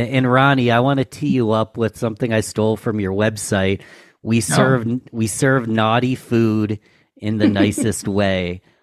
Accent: Rochester, New York, United States; leaders here from my hometown of Rochester, New York

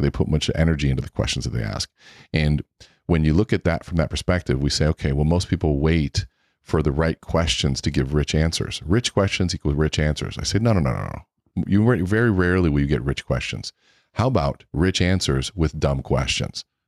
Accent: Minnesota, United States; also born or lived in Miami, Florida; So I was born in Miami, Florida, and moved to Minnesota when I was about 7 years old, and lived half-time Minnesota, half-time Miami, so I was about 16.

